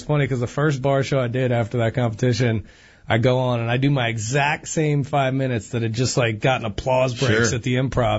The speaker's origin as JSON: {"language": "English", "town": "Pittsburgh", "region": "Pennsylvania", "country": "United States", "said": "And just to be fair, like, I'm from Pittsburgh."}